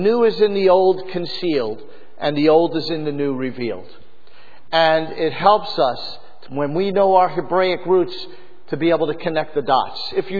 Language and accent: English; Brooklyn, New York, United States; accent: Brooklyn; And you might detect a little bit of my accent. It's a Brooklyn accent, but it's very similar to Pittsburghese.